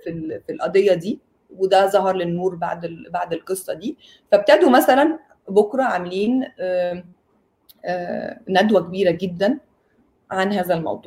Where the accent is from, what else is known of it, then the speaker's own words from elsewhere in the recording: Egypt; وهي من أكتر الناس المعروفة عندنا في مصر في المجال ده